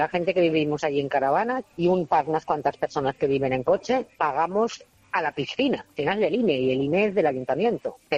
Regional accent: Teruel, Aragon, Spain; moved away as an adult; Yo cuando me vine de Teruel para acá, encontré en un barrio...

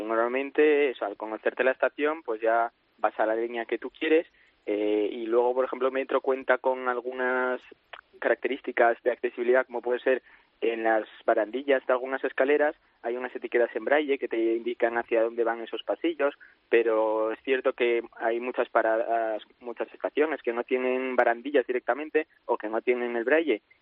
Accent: Tres Cantos, Community of Madrid, Spain; nosotros somos de Tres Cantos.

